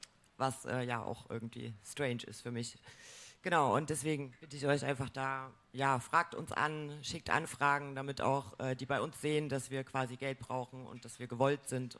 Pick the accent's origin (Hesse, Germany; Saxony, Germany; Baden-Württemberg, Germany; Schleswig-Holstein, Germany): Saxony, Germany; Chemnitz; Ich komme aus Chemnitz, ich lebe in Leipzig. Ich bin kurz vor der Wende mit meinem Vater aus der DDR abgehauen